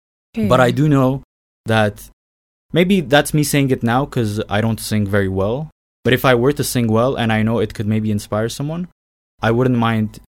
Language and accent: English; Ottawa, Ontario, Canada; And I came from Ottawa, Canada.